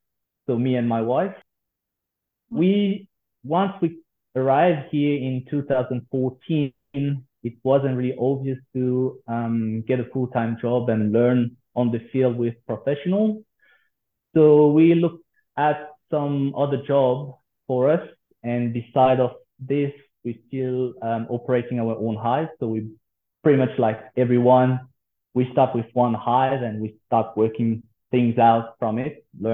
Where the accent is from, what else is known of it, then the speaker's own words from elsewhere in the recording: French Polynesia; So we are from Tahiti originally, so we are Tahitian. Over there, we start learning a little bit about bees, beekeeping.